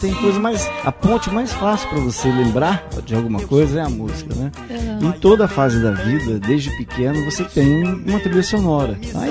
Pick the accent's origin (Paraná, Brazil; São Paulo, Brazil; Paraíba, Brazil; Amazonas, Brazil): Paraná, Brazil; Maringá; born there; Não, nasci em Maringá.